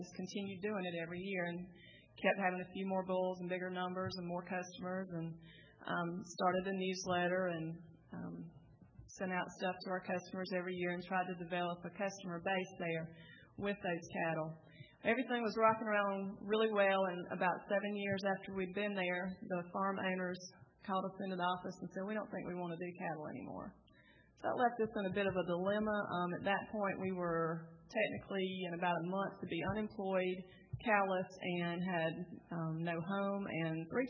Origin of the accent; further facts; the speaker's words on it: the South, United States; We're all from the South here and on the panel, so I hope our accents have been easy enough for you to understand